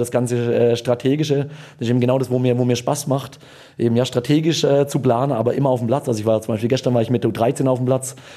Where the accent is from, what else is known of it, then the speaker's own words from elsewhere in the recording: Switzerland; auch wenn ich in der Region aufgewachsen bin, kein Basler, aber ja, kenne natürlich Basel gut